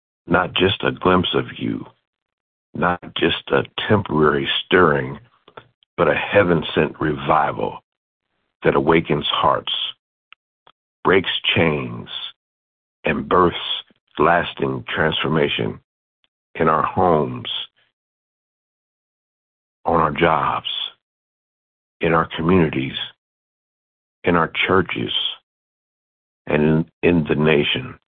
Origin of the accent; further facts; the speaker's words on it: Lincoln Heights, Ohio, United States; I come to you from Lincoln Heights, Ohio.